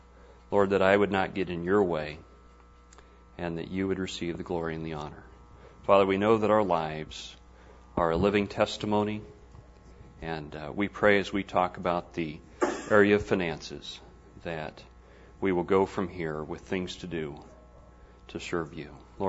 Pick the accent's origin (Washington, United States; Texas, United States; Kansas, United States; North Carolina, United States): Kansas, United States; Wichita; I'm from Wichita, Kansas.